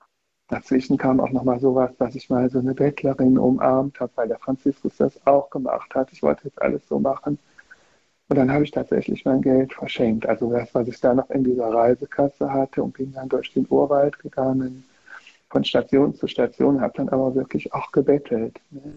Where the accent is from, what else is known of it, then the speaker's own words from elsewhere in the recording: Germany; Ich wollte wieder zurück nach Deutschland, in meine Heimat